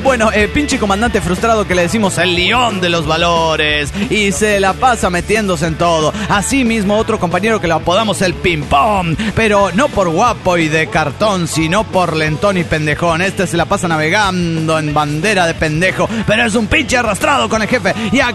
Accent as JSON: {"language": "Spanish", "town": "Villahermosa", "region": "Tabasco", "country": "Mexico", "said": "de Villahermosa, Tabasco, México."}